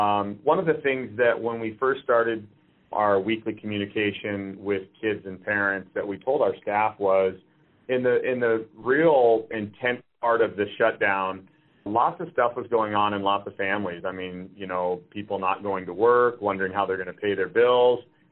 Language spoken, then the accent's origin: English; Soldotna, Alaska, United States; I'm a Kenai Peninsula Borough School District graduate. I grew up in Soldotna.